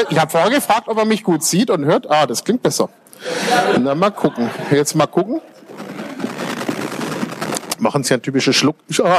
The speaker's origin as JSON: {"language": "German", "town": "Tübingen", "region": "Baden-Württemberg", "country": "Germany", "tie": "born or raised there", "said": "Das hat bei uns in der Schule schon angefangen, obwohl es gar nicht so hieß. Aber bei uns in Tübingen gab es 3 Gymnasien"}